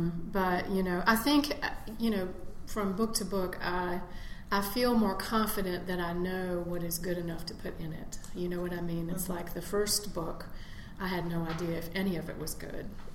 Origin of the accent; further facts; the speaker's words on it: the South, United States; I think I just write through the experience of growing up in the South.